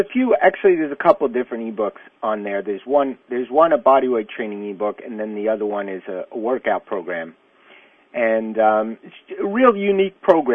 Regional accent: New York, United States; also born or lived in California; now in Oregon, United States; I grew up in New York, and I lived in California for a while and settled down in Oregon.

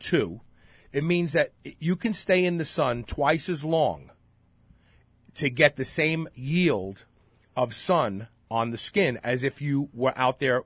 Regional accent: Brooklyn, New York, United States; I'm there with Rodney Dangerfield. We're both from Brooklyn.

